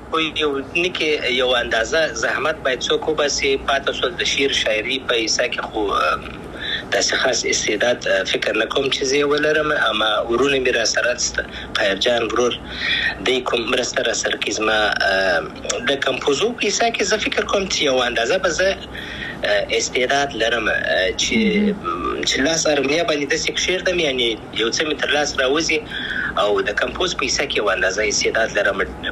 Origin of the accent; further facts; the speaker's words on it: Afghanistan; افغانستان خو زما دی، زه افغان یم.